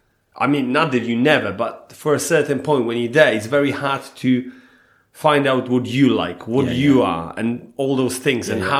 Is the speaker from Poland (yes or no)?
yes; Poland; So I'm from Poland, right?